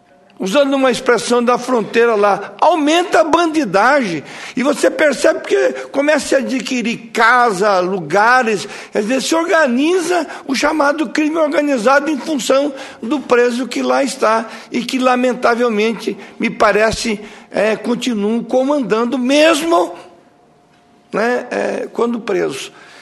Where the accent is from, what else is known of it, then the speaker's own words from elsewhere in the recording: Mato Grosso do Sul, Brazil; Mas eu sou do Mato Grosso do Sul.